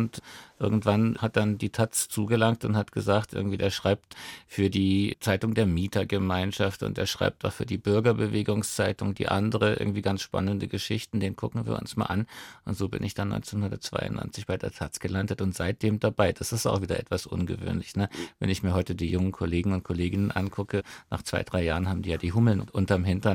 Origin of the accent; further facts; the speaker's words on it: Göppingen, Baden-Württemberg, Germany; born there; Und ich bin geboren in Göppingen am Fuße der Stauferburg, also dem Stammsitz der Staufer.